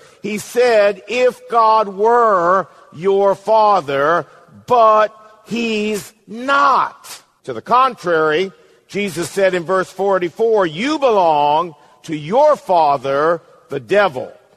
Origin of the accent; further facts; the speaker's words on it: United States; If we were, as Americans, still a Brit